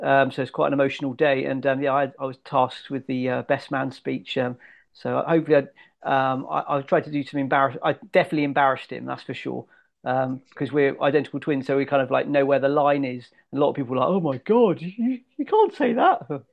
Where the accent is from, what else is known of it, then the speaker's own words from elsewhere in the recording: South West England, United Kingdom; I'm from Devon, and he's from Whitstone in near Exeter.